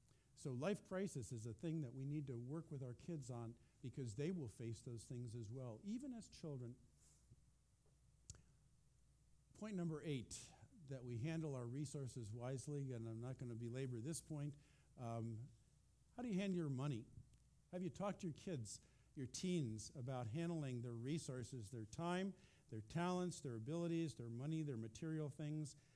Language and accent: English; East Coast, United States; We don't have hurricanes here. I grew up with them on the East Coast, though.